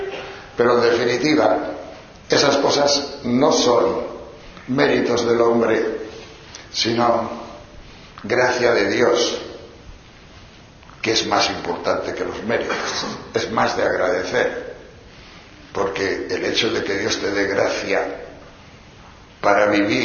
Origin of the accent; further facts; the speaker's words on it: León, Castile and León, Spain; Claro que había alguno de mi tierra, había 6 o 7 de León, de León de arriba, de León de la montaña